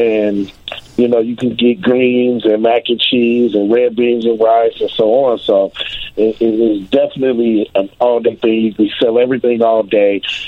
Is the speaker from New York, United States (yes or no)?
no; Chicago, Illinois, United States; Yes, I'm born and raised in Chicago. Been here all my life. And I don't think I'm going anywhere anytime soon.